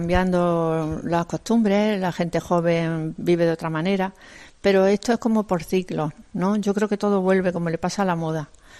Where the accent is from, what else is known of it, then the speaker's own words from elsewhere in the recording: Jaén, Andalusia, Spain; como somos de allí, de Jaén